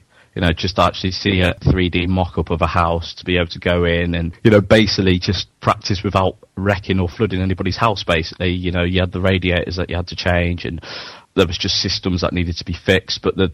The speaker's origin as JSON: {"language": "English", "town": "Royal Leamington Spa", "region": "West Midlands", "country": "United Kingdom", "said": "I'm from Royal Leamington Spa."}